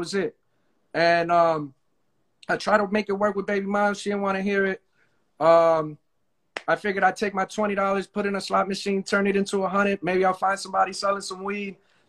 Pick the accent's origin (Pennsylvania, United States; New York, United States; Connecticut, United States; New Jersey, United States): New Jersey, United States; Perth Amboy; I'm from Jersey. I'm from Perth Amboy.